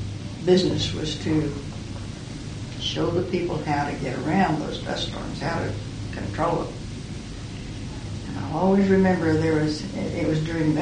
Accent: Oklahoma, United States; born there; I was born on May the 22nd, 1915, in Beaver County, Oklahoma.

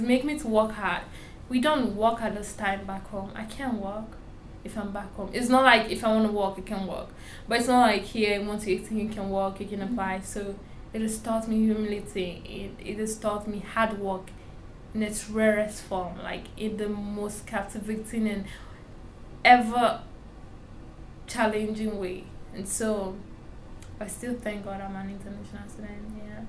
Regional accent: Nigeria; moved away; So knowing I came from Africa, from Nigeria precisely, and being a Black, I know where I came from. I know who is waiting for me back home. My siblings and everything. So being an international student now

